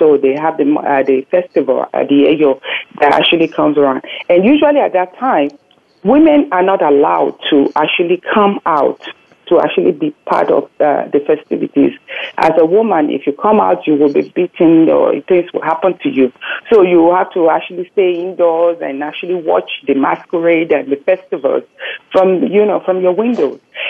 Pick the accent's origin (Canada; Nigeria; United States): Nigeria; Lagos; Growing up in Lagos, Nigeria